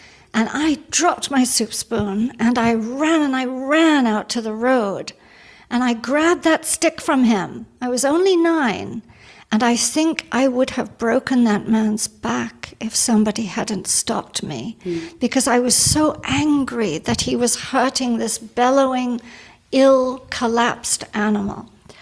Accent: New Delhi, Delhi, India; also born or lived in England; Oh, I was born in England. Then when I was about 7, my father went to help the Indian government because they expected a war with China. And my father designed bombing systems. So off we went, and we lived in New Delhi

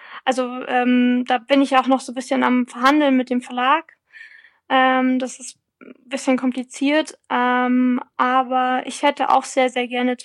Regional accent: Freising, Bavaria, Germany; das Buch hat ja in meiner oder spielt ja in meiner Heimatstadt Freising

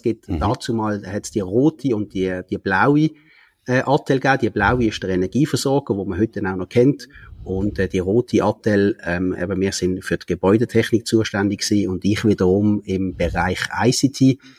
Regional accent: Basel, Switzerland; Ich komme aus der Region Basel, genauer gesagt, wo ich mit meiner Familie in meinen Banken. Ich bin 43 Jahre alt, ich bin verheiratet

